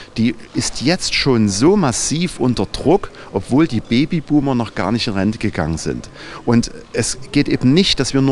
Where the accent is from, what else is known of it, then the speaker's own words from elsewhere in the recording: East Germany, Germany; Ich bin mal in der Deutschen Demokratischen Republik groß geworden.